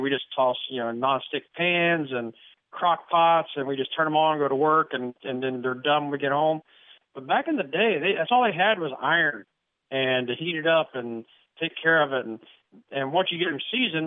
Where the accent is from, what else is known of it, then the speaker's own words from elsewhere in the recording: Kentucky, United States; I'm from Kentucky. I'll eat whatever I kill.